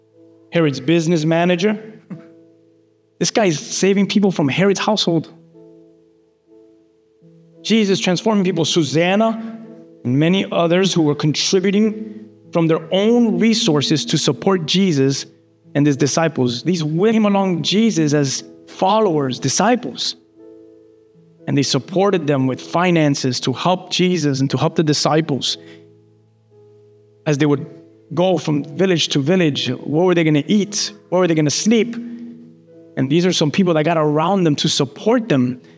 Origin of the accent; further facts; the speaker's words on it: Key West, Florida, United States; now in Miami, United States; Listen, I'm from Key West, my family, maybe some of them watch this.